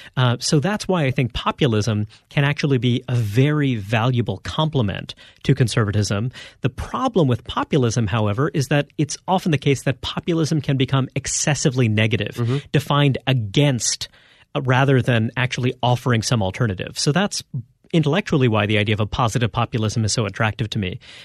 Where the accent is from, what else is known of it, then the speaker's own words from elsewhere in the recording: Brooklyn, New York, United States; You know, I grew up in Brooklyn, New York.